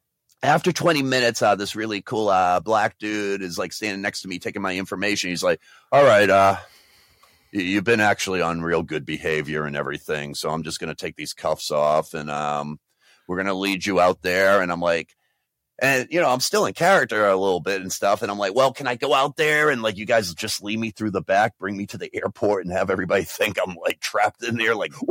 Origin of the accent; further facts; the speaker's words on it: New England, United States; I'm from New England. We have 6 rings.